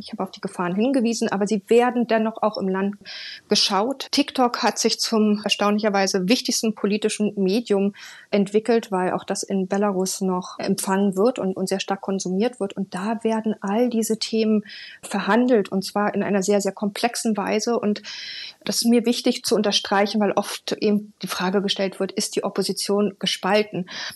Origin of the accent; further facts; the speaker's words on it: Germany; ich bin Deutsche